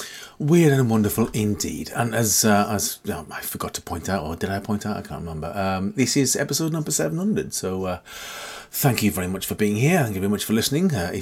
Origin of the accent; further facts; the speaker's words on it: Newcastle upon Tyne, North East England, United Kingdom; And they were from my hometown, actually, from Newcastle upon Tyne, so very good.